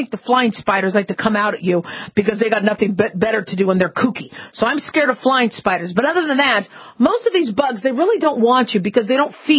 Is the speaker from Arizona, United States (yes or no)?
yes; Phoenix, Arizona, United States; I grew up in Phoenix, Arizona, and you know, scorpions were all over the place.